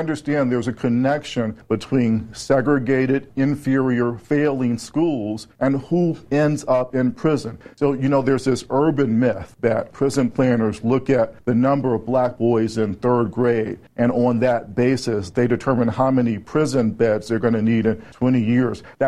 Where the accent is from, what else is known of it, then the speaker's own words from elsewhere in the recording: Chicago, Illinois, United States; as a young black kid growing up in Chicago, I knew that the police weren't always my friends.